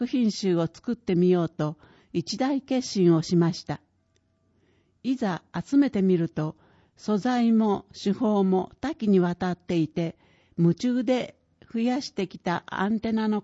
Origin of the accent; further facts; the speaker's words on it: Chiba, Japan; 雪国ではない千葉県で生まれ育った私ですが、スキーには思い入れが強く、流山のいとこたちとスキー部を作っていたほどです。